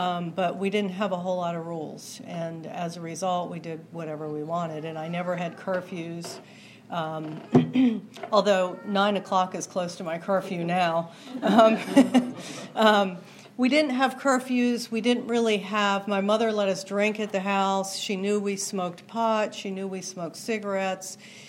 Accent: Maryland, United States; also born or lived in Pennsylvania; I grew up in Maryland. Actually, I was born in Pennsylvania, grew up in Maryland. Maryland is actually where I got sober.

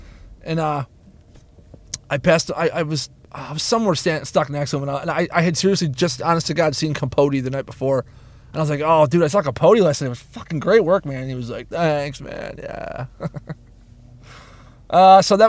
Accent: Buffalo, New York, United States; I'm like, oh, cool, yeah, man, I'm from Buffalo.

